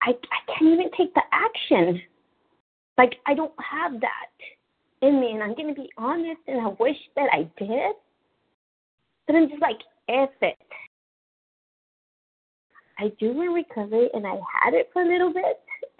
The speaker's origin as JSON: {"language": "English", "town": "Dallas", "region": "Texas", "country": "United States", "said": "I'm from Dallas"}